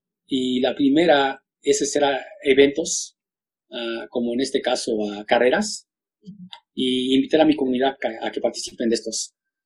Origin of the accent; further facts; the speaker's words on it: Mexico City, Mexico; Cuando yo era niño y viví y crecí en México, en la Ciudad de México